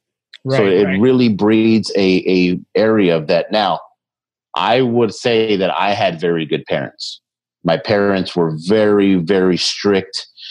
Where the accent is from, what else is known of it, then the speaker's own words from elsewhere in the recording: Los Angeles, California, United States; That, where are you from? That was how it was asked in South LA where I was growing up.